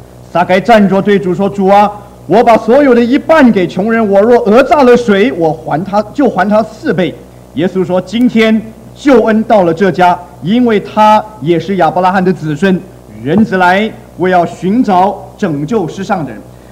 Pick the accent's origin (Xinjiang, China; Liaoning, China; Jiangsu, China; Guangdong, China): Guangdong, China; Meixian; 那么我是广东梅县人，